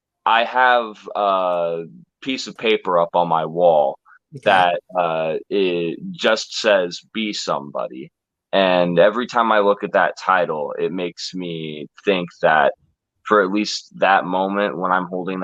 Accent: Illinois, United States; also born or lived in Montreal, Canada; I was born in Montreal, Quebec, Canada. I was there for like 3 years. We moved here when I was three. I guess I did grow up in central Illinois. I've been here since I was 3 years old.

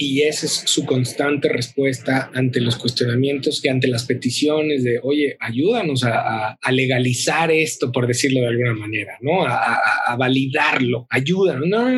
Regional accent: Mexico; Y es tanto el machismo y el patriarcado que vivimos, sobre todo como mexicanos

